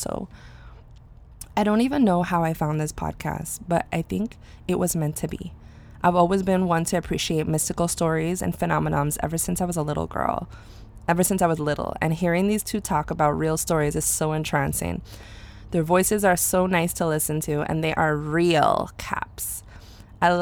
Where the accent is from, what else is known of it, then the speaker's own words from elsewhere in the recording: U.S. Virgin Islands; we're connecting with our fellow Virgin Islanders and Caribbean yeah. people. You know, growing up in the Caribbean, we don't have many things that we can call ours.